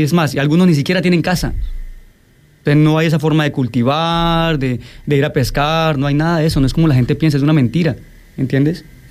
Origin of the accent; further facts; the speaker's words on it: Puerto Leguízamo, Putumayo, Colombia; En mi pueblo, en Puerto Leguízamo, por ejemplo, también en Iquitos, en Manaos